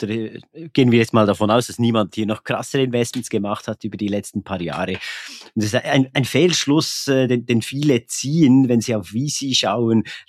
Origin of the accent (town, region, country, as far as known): Switzerland